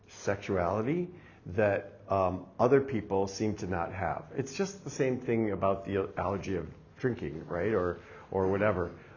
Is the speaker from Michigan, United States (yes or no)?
yes; Detroit, Michigan, United States; I was a little gay boy growing up in Detroit City, but even before I knew I was a gay boy, I was a Middle Eastern off-white kid, and there were a bunch of, you know, blonde-haired, blue-eyed kids on the block, and I felt different.